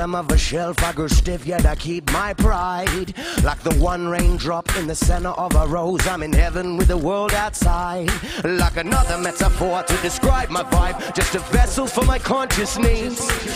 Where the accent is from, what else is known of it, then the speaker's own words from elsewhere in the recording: Australia; I'm from Australia. I've been traveling around the world for a couple of years now.